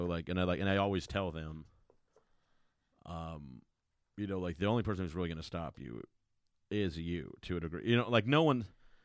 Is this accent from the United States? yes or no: no; Ireland; See, I am Irish. I am.